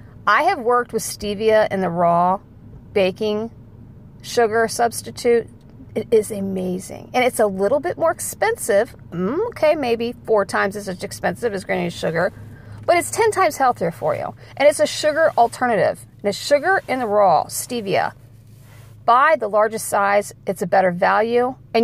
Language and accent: English; Indiana, United States; So I have in our area, we are from Indiana